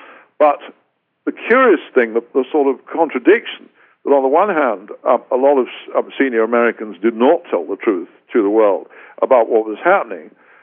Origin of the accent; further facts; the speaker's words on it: United Kingdom; me as a British journalist as much as anybody